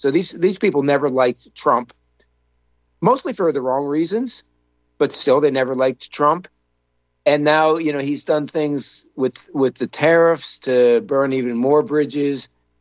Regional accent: United States; And that, as an American – it doesn't bring me pleasure to say that.

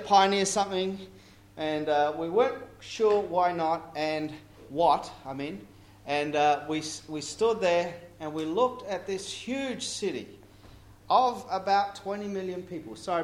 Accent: Papua New Guinea; I grew up in Papua New Guinea. Mum and dad were missionaries.

